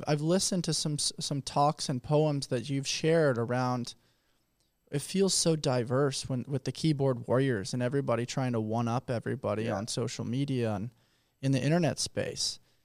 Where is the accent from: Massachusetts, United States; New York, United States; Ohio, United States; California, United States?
California, United States; Los Angeles; we're both from Los Angeles, you being from Santa Monica, me being from the San Fernando Valley